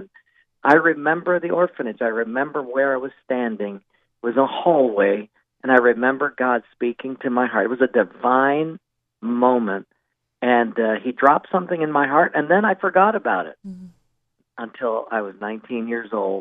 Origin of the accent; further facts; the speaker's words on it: Honolulu, Hawaii, United States; first language Pidgin English; I grew up in the metropolis of Palolo Valley. And it was a wonderful upbringing, and my first language was Pidgin English.